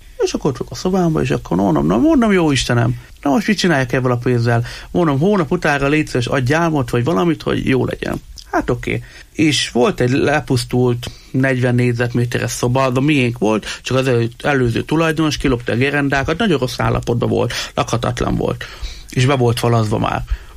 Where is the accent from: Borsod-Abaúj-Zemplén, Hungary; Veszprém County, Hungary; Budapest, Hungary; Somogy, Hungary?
Borsod-Abaúj-Zemplén, Hungary; Miskolc; én a Miskolci gyermekvárosban nőttem fel